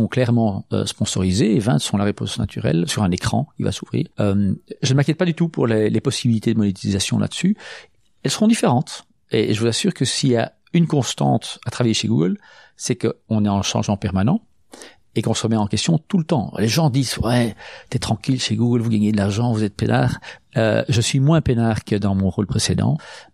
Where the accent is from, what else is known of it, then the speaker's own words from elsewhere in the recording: Belgium; en tant que Belge